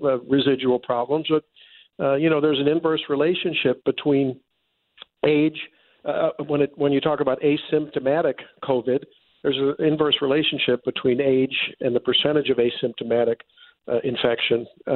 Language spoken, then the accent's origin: English; St. Louis, Missouri, United States; my observation when I come down to my home in St. Louis, my hometown, and visit my folks or other metro areas